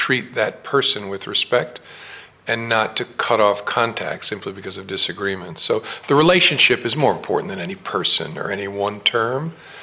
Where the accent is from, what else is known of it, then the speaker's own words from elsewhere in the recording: United States; I have to speak as an American about the threat to our values that I think he poses. I think that's my obligation as an American.